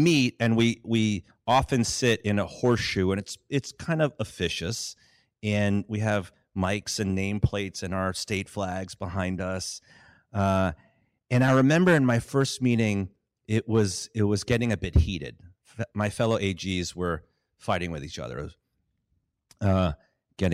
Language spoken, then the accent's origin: English; Hartford, Connecticut, United States; I grew up in the Hartford area and was born in Hartford Hospital, and grew up in Glastonbury and West Hartford, and then went away for school and came back here.